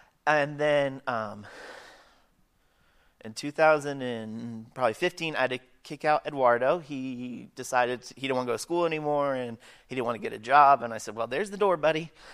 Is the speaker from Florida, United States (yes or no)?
yes; Melbourne, Florida, United States; I grew up in Melbourne, Florida